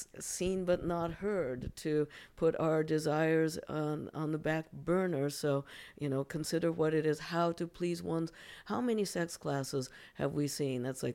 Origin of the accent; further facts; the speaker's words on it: Japan; now in United States; now context for the listeners, I'm actually originally from Japan.